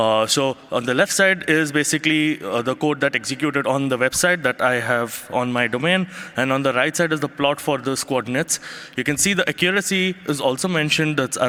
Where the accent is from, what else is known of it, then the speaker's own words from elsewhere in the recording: United Arab Emirates; And of course, I am from Emirates.